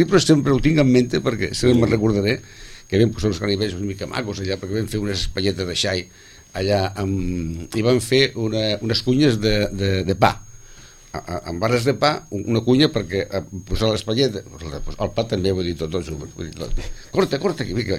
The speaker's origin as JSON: {"language": "Catalan", "town": "Sitges", "region": "Catalonia", "country": "Spain", "tie": "born there", "said": "jo vaig néixer a Terramar i jo el terreno aquell el conec molt."}